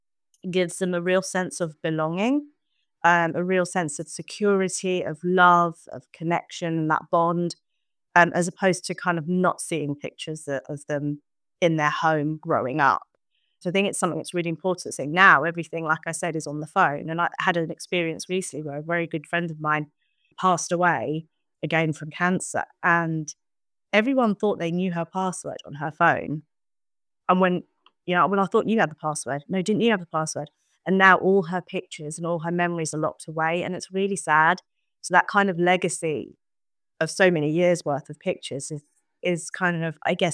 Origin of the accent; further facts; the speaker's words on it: St Albans, East of England, United Kingdom; I come from St. Albans. I was born and raised in St. Albans, lived here all my life, apart from when I went to university to study photography.